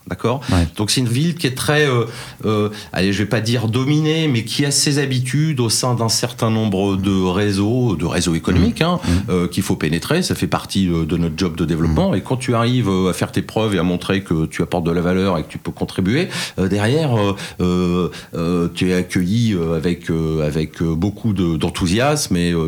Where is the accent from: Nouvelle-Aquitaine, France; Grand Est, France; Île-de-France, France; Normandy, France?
Normandy, France; Rouen; born there; moi je suis né à Rouen, donc j'ai une relation très filiale avec cette ville.